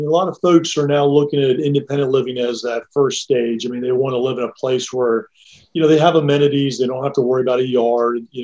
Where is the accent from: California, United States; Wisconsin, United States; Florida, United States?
Florida, United States; But yeah, I grew up in Central Florida, went to the University of Florida, and so did my wife. And kind of a local yokel as that applies, you know.